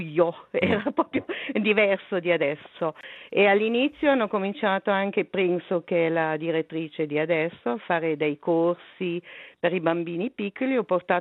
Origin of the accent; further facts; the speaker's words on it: Basel, Basel-Stadt, Switzerland; Sono nata a Basilea.